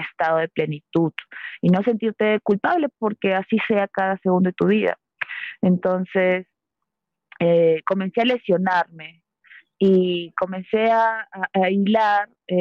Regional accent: Lima, Peru; born there; Nací en Lima.

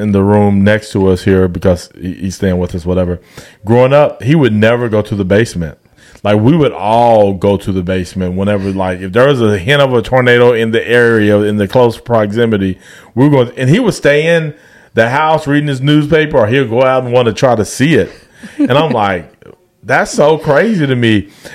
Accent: Oklahoma, United States; growing up in Oklahoma, like I have

